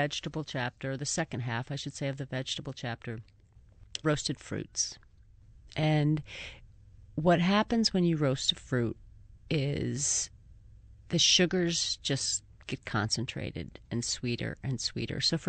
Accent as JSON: {"language": "English", "region": "Northeast", "country": "United States", "said": "I mean, I'm from the Northeast, and we roast because the oven heats up our home, too."}